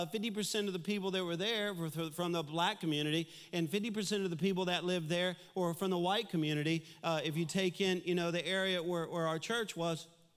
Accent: Baton Rouge, Louisiana, United States; it started in my hometown, Baton Rouge. I lived in Baton Rouge.

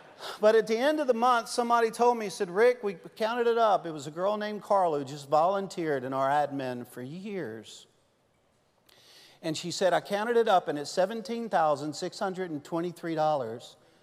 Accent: Louisiana, United States; I'm French. I'm Cajun, which means you won't learn anything from me, but you're going to laugh a lot, all right?

